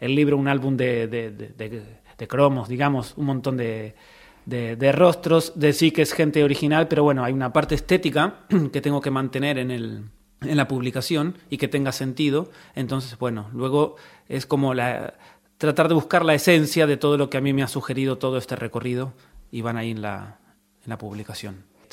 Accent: Argentina; Claro, yo soy argentino y conozco el Montseny como una figura, ¿no?

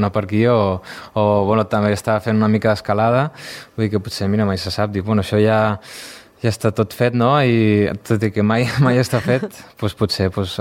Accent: Catalonia, Spain; now in Montseny, Spain; jo no sóc d'aquí, sóc del Garraf, i fa un any i mig que vaig anar a viure al poble de Montseny.

